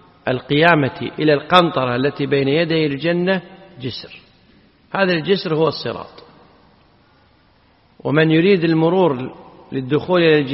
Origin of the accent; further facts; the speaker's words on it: Kuwait; شوك السعدان معروفة عندنا في الكويت بالبر